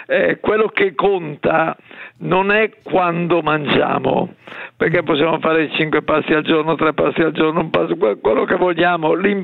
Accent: Bergamo, Lombardy, Italy; io sono bergamasco

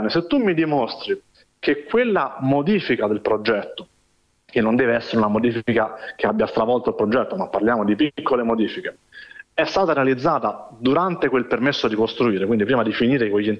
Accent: Rome, Lazio, Italy; stavo camminando nei pressi del Colosseo, sono di Roma

